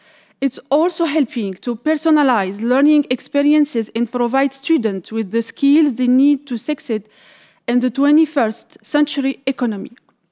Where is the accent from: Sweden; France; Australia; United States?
France; now in Dubai, United Arab Emirates; I'm from France, and I come all the way from Dubai to represent my company AUS Global.